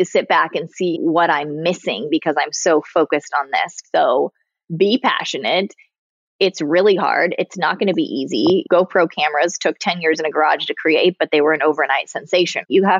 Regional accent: Indonesia; growing up in Indonesia, I always call it like the masters of illusion.

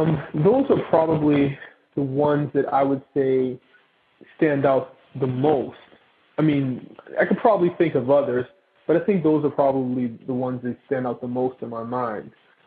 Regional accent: Boston, Massachusetts, United States; I mean, when I was a kid, I mean, you know, growing up in Boston, having access to porn was not the easiest thing.

